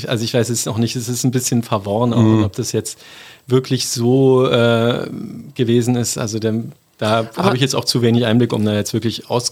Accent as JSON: {"language": "German", "region": "Brandenburg", "country": "Germany", "tie": "born or raised there", "said": "Vom Land noch, in der Nähe von Cottbus."}